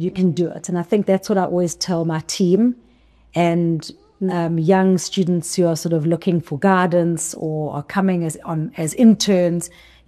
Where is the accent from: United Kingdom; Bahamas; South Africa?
South Africa; Growing up in South Africa in the 80s and 90s, we didn't really have sort of like MoMA or Tate